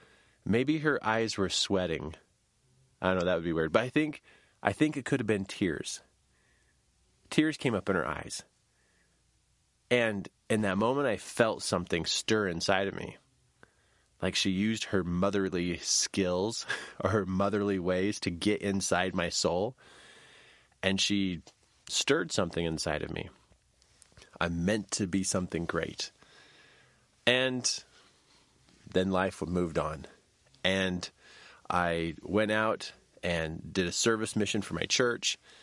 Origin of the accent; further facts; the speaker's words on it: Lander, Wyoming, United States; I grew up in Lander, Wyoming. And oldest of six